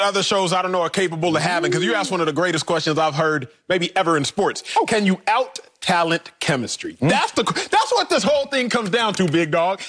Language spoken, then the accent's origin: English; Dallas, Texas, United States; I'm from Dallas, so I watched all the Mavericks games.